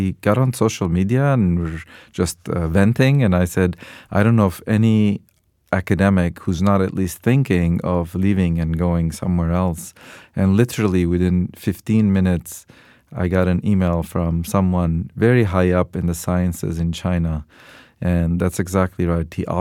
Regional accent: Lebanon; moved away as an adult; now in United States; Yeah, so I came to U.S. as an 18-year-old, and I was from Lebanon, where science is not very strong in the university and teaching.

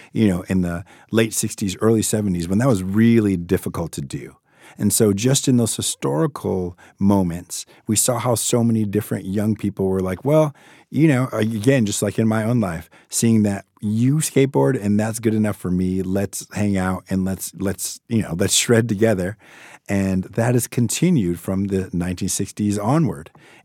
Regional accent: Massachusetts, United States; I'm originally back from the East Coast, from Massachusetts.

